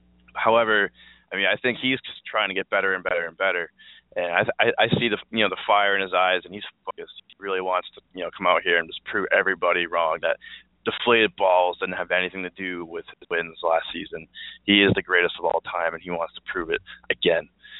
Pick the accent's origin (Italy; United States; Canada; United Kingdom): United Kingdom; England; I mean, besides the fact that I'm from England.